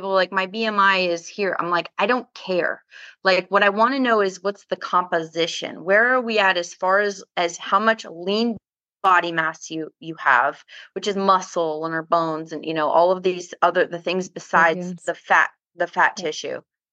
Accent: Vermont, United States; I'm from Vermont, so I've literally driven a truck pretty much my entire life

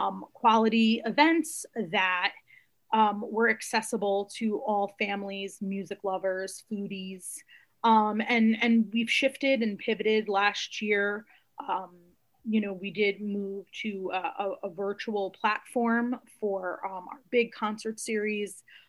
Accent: Shelton, Connecticut, United States; I grew up in Shelton, Connecticut.

